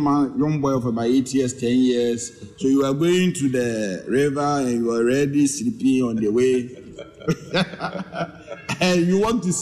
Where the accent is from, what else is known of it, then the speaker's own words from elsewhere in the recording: Ghana; But technically, I'm a Fantiman.